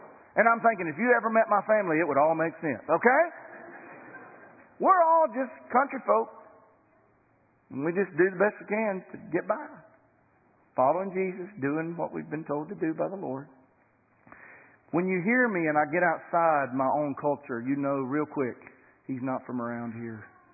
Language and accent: English; Southeast, United States; when I leave the Southeast, when I go to Chicago, they're calling people out of the back of restaurants to hear me talk.